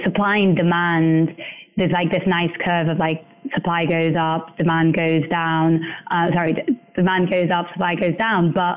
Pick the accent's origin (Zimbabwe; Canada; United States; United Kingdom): United Kingdom; England; my background, I grew up in England, I was working in India